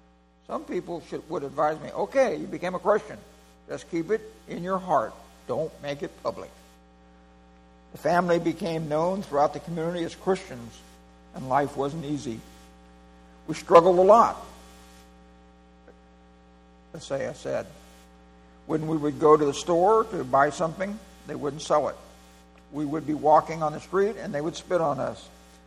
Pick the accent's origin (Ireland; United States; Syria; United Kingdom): Syria; I visit a house and I tell them I'm from Syria, Muslim background, and I believe in Jesus.